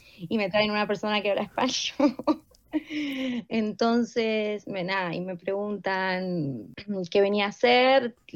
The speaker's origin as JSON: {"language": "Spanish", "country": "Argentina", "moved": "yes", "lives_now": "Switzerland", "said": "soy argentina. Hace tres años que estoy viviendo en Europa. Ahora me encuentro en Suiza hace un año y medio."}